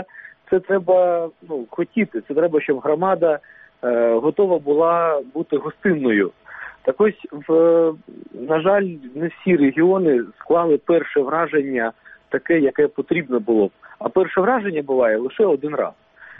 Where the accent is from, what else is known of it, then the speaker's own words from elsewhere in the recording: Crimea, Ukraine; Я кримчанин, я дуже люблю мою рідну землю, я мрію туди повернутися.